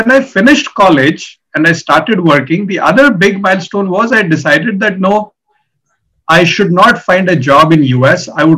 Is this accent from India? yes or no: yes; Jammu and Kashmir, India; moved away; also born or lived in Delhi; So the first one would be when I left Kashmir. I am from Kashmir.